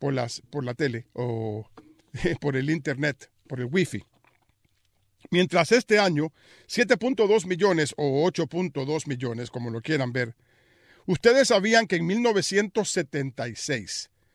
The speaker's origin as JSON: {"language": "Spanish", "region": "Basque Country", "country": "Spain", "said": "Sí, estoy aquí rodeado de catalanes. Sí, ya lo sé. Yo soy vasco."}